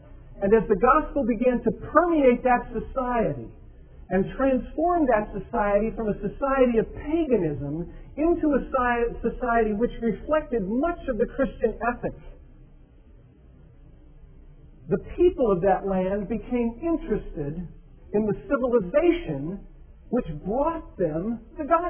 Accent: Ireland; even though I'm Irish and obviously probably carry a brief for things like this

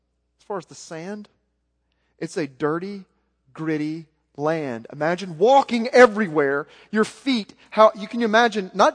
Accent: Arkansas, United States; And I'm like, well, I'm from Arkansas. I'm not going to be okay.

